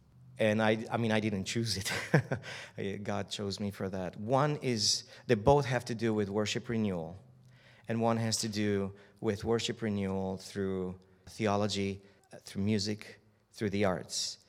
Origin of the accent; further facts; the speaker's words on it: Timișoara, Timiș County, Romania; 2 years ago, my hometown, Timișoara, where the revolution began, started in 1989, my hometown was chosen as the cultural capital of Europe